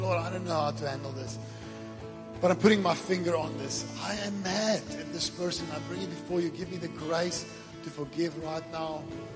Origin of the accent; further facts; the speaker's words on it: Western Cape, South Africa; now in Secunda, South Africa; so we come from Secunda. We've been there 8 years, but we are originally from the Western Cape.